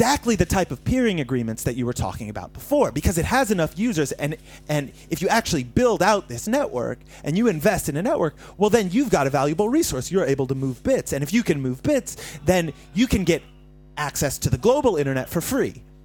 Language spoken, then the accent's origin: English; United States; Well, listen, I'm an American.